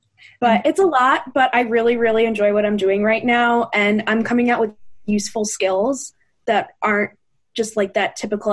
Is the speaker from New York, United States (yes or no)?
yes; Buffalo, New York, United States; I was born and raised in Buffalo and then decided to stay in Buffalo for college as well.